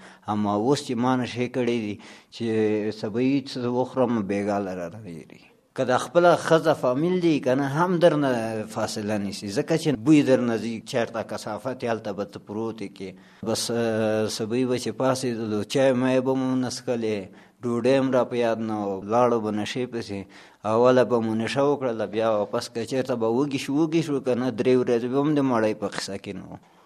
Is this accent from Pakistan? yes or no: no; Logar, Afghanistan; او زه اوسیدونکی د لوګر د ولایت یم. زه چې یم خپله 15 کلن یم.